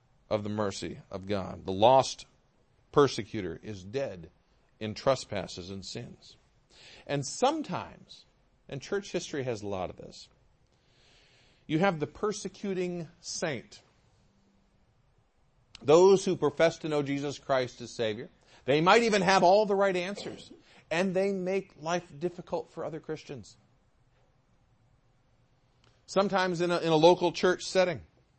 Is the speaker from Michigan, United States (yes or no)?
yes; Michigan, United States; Now, I grew up in Michigan where sometimes the lake ice would get like this.